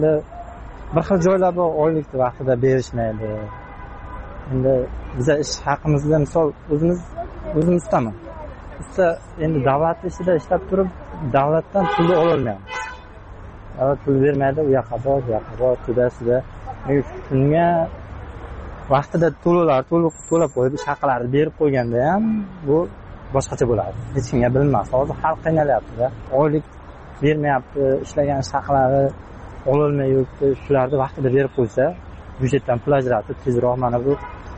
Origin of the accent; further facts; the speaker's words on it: Qashqadaryo Region, Uzbekistan; Biz o'zim Qashqadaryodanman.